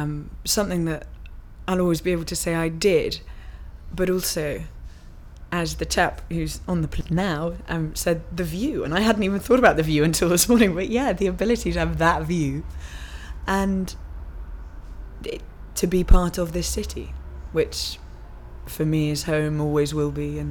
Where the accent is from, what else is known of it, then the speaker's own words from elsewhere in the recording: London, United Kingdom; My date of birth is the 11th of October 1984 and I am from London.